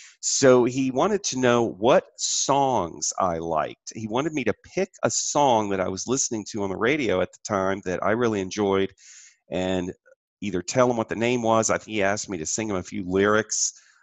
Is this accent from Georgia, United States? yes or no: yes; Atlanta, Georgia, United States; also born or lived in Florida; So I was born in 1965 in Florida, moved to Atlanta after my mom and dad got divorced in 1970. And so I was 5 years old then